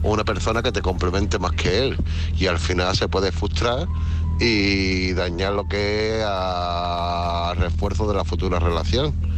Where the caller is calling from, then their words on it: Málaga, Andalusia, Spain; de Málaga